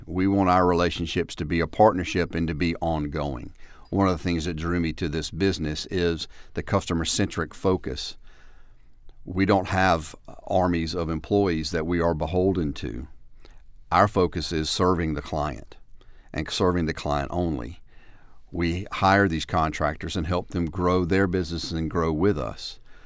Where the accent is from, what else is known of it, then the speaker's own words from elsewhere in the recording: Camden, South Carolina, United States; I'm originally from Camden.